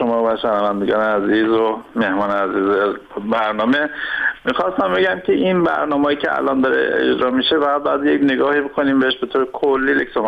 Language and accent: Persian; Iran; ما هم که خودمون از ایران هستیم،